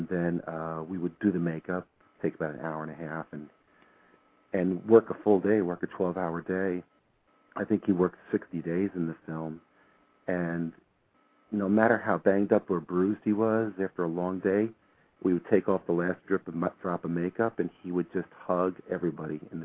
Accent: New York, United States; I was like I'm from New York, and that was a Hollywood-based film

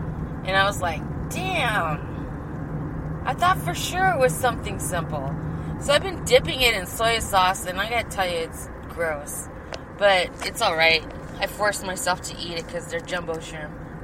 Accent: United States; I'll come out, and I'll let them know I'm American, man.

